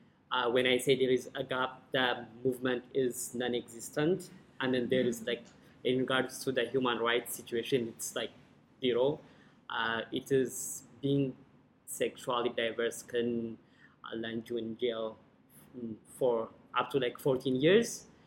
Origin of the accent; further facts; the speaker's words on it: Ethiopia; moved away as an adult; also born or lived in Nairobi; now in Australia; I'm originally from Ethiopia. I lived in Nairobi, Kenya for the last 3 years. I seek asylum in Nairobi. Before I moved to Nairobi, I was living in Ethiopia